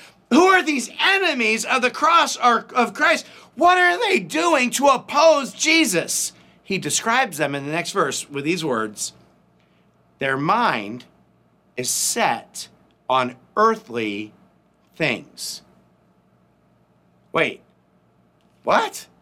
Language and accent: English; United States; But honestly, it wouldn't have mattered so much because that's not our home. We are from America.